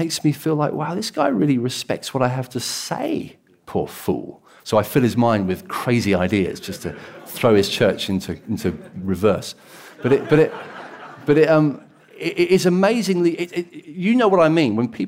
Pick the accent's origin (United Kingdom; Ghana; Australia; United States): United Kingdom; Brighton, South East England; I was born and raised in Brighton.